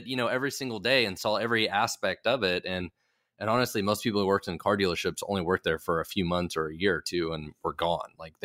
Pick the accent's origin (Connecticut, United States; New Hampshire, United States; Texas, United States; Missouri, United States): Missouri, United States; Kansas City; but I'm from Kansas City, and Kansas City is home to Cerner.